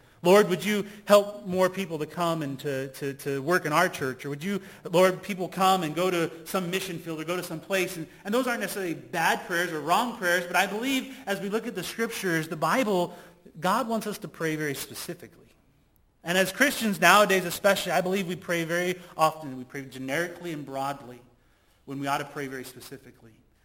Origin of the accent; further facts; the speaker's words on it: Colorado, United States; My family was reached through a church in Colorado. I was born and raised in Colorado. I'm the youngest of seven kids.